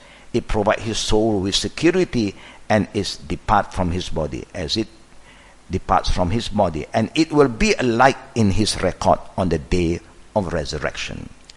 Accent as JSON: {"language": "English", "region": "Terengganu", "country": "Malaysia", "said": "I'm the student. I'm a student from Terengganu."}